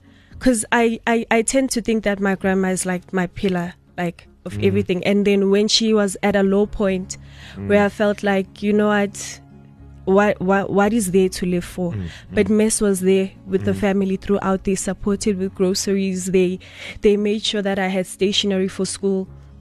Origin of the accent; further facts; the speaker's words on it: Johannesburg, Gauteng, South Africa; Okay, I grew up in Hillbrow. I lived with my grandmother and my siblings.